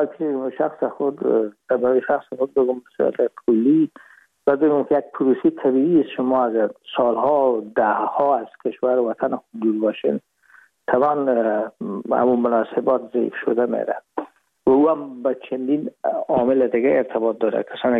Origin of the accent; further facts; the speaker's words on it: Herat, Afghanistan; moved away as an adult; now in Hamburg, Germany; ما رفتیم از کابل به هرات و پیزی که فاکولته رو پایان برسانیم یا دیپلومی بگیریم از هرات از طریق زمینی داخل مرز ایران شدیم، از مرز ایران گذاشتیم و داخل پاکستان و از پاکستان قاچاقی آمدیم به آلمان. یعنی میشد سال 1369 که ما به هامبورگ رسیدیم که بشه 1990.